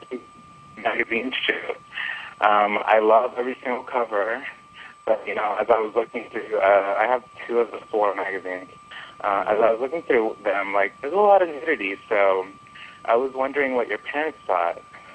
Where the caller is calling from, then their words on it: Burbank, California, United States; I'm from Burbank, California.